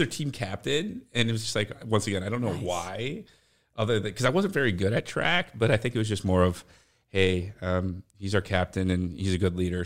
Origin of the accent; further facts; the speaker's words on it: Rochester, Minnesota, United States; You know, I was born and raised in Rochester, just like Bucky, and I know Dylan lived very close by in Owatonna.